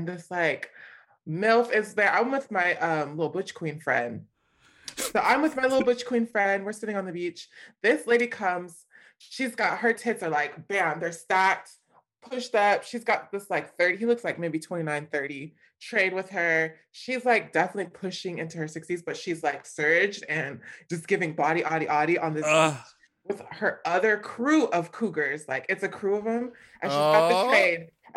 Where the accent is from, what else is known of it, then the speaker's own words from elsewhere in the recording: California, United States; no, I'm from California, but I said it in Portuguese, which is eu de California. Eu sou de California, like I'm from California.